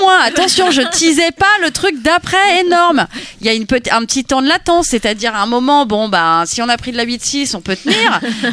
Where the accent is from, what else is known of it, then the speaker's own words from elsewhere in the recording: Rennes, Brittany, France; bon, bref, je suis rennaise.